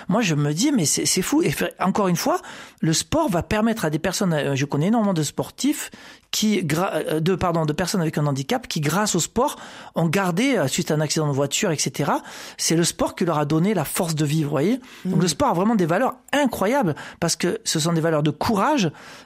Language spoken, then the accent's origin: French; Montpellier, Occitanie, France; on est très attaché à lui en tant que Montpelliérain, parce que moi, je soutiens évidemment le club de foot de Montpellier.